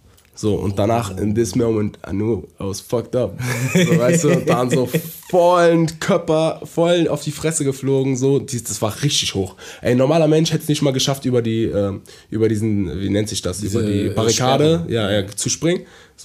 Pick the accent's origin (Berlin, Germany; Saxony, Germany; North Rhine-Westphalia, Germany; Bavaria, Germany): North Rhine-Westphalia, Germany; Düsseldorf